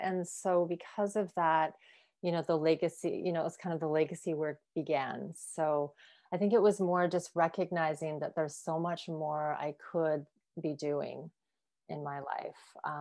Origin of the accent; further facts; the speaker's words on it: Alberta, Canada; I grew up in privilege. I grew up in Northern Alberta, so in an Irish Catholic family, Irish Scottish Catholic, I guess. I'm the youngest of seven.